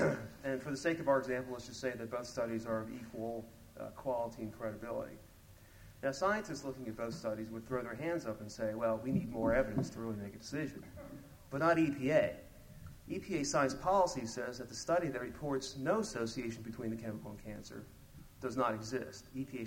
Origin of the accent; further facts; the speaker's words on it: Maryland, United States; this is no longer true in my home state of the People's Republic of Maryland